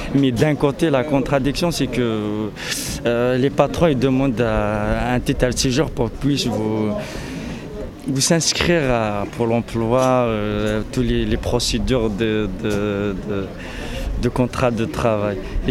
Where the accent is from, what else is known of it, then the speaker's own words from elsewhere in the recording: Algeria; now in Lille, France; 26 ans, je suis étudiant en troisième année économie-gestion à Lille 1. Je suis en France, ça fait 3 ans, et la nationalité, je suis algérienne.